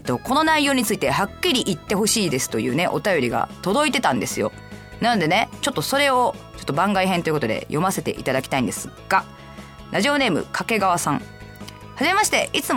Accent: Kyoto, Japan; 私もう京都府出身やから

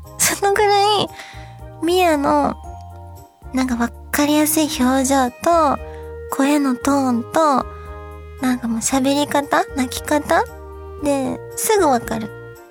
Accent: Kansai, Japan; やっぱり関西出身だから私

